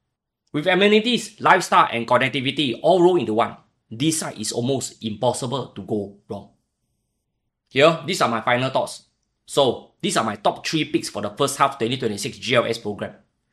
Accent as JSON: {"language": "English", "town": "Bedok", "country": "Singapore", "tie": "born there", "said": "I was born in Bedok. I'm a Bedok boy."}